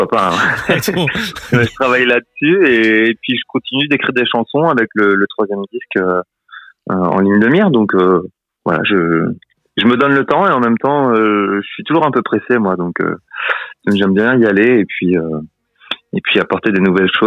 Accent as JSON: {"language": "French", "country": "France", "said": "parce que voilà, c'est je suis français"}